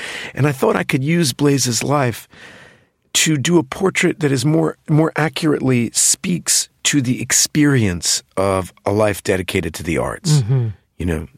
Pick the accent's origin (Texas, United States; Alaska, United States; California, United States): Texas, United States; He's from Arkansas. I'm from Texas.